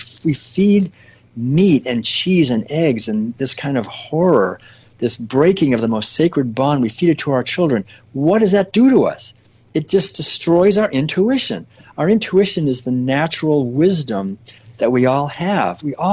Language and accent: English; Boston, Massachusetts, United States; And growing up in Boston and being just who my some of my relatives were, quite wealthy